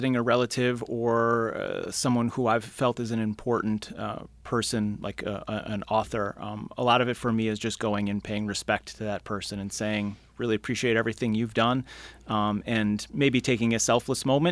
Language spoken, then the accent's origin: English; Webster, New York, United States; I grew up in Webster.